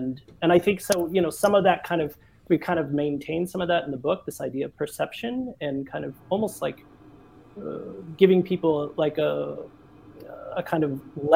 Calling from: Stockholm, Stockholm County, Sweden; And I'm in Stockholm, yeah.

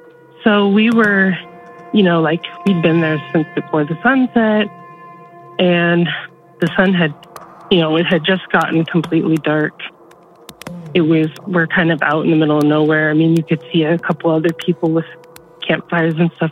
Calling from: Nebraska, United States; I live in central Nebraska.

